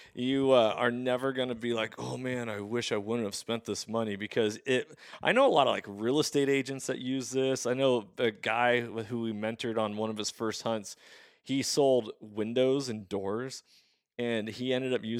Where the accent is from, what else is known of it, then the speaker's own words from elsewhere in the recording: Washington, United States; I'm only hunting Washington because I want to learn how to hunt in my home state before I like really branch out.